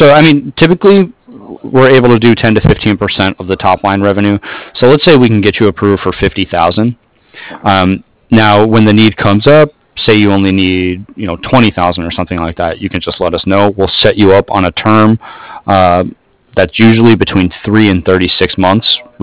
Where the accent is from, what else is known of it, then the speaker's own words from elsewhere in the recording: Toledo, Ohio, United States; Oh, okay. I'm from Toledo, so...